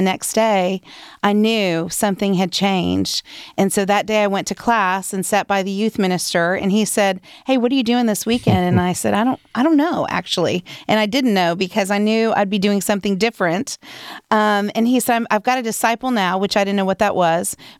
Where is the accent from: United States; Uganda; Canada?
United States; Southern United States; I was raised in the Bible Belt where, you know, everyone went to church.